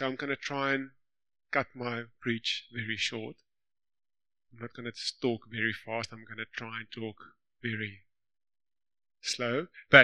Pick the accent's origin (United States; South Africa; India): South Africa; Lichtenburg, North West; I grew up in Lichtenburg with Louis. Louis, yes, Lichtenburg. So we were in the same high school, Lichtenburg High School. I grew up in a place called Lichtenburg.